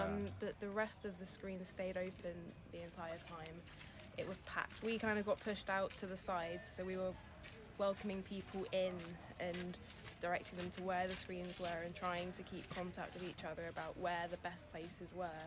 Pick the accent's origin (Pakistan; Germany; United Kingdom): United Kingdom; Maidenhead, South East England; I'm from Maidenhead in Berkshire.